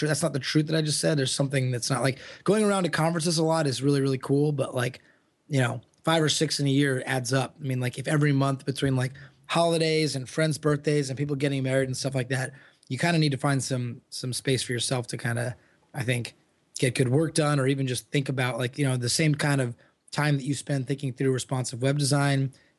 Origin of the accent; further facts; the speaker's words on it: Indiana, United States; the guy I grew up in Indiana